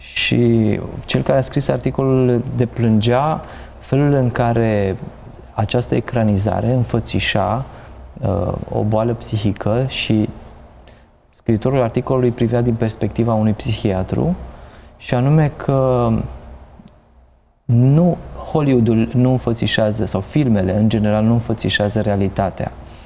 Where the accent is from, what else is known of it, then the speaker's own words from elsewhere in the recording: Baia Mare, Maramureș County, Romania; am copilărit în Baia Mare